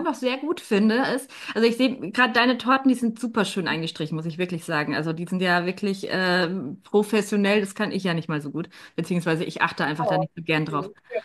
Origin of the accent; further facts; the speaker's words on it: Munich, Bavaria, Germany; Ich komme aus München eigentlich.